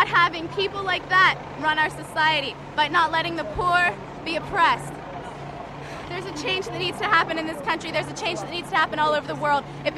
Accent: Pittsburgh, Pennsylvania, United States; No, I'm from Pittsburgh.

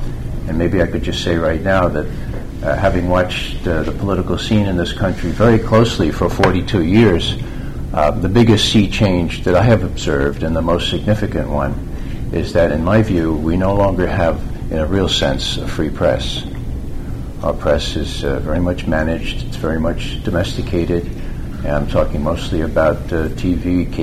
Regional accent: Bronx, New York, United States; I'm a returned New Yorker. I grew up in the Bronx, but I spent a lot of time, I worked during summers out on Long Island

